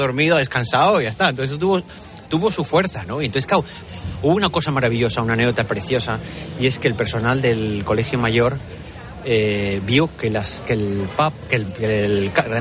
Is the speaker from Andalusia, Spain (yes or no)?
no; Pamplona, Navarre, Spain; estábamos un grupo de Pamplona, somos de Pamplona.